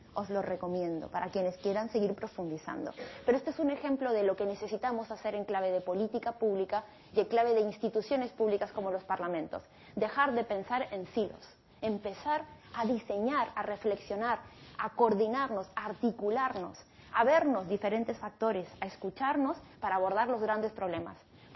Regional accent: Peru; Yo soy peruana.

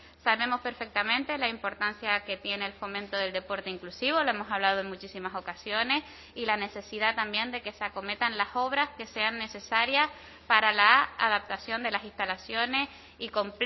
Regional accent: Canary Islands, Spain; como Canaria

